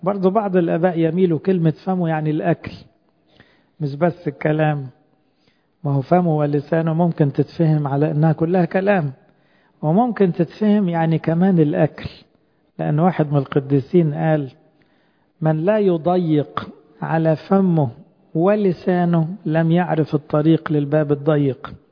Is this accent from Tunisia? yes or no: no; Egypt; لأنه على فكرة إحنا كشعب مصري يقال ان احنا بناكل على الاقل 3 أضعاف كمية السعرات اللي بنحتاجها